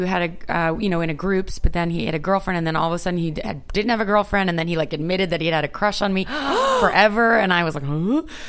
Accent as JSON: {"language": "English", "region": "the South", "country": "United States", "said": "I am from the South."}